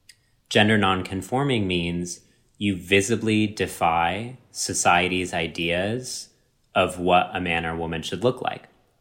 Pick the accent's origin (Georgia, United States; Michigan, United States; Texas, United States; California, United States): Texas, United States; My entire life growing up in Texas, I was disassociated.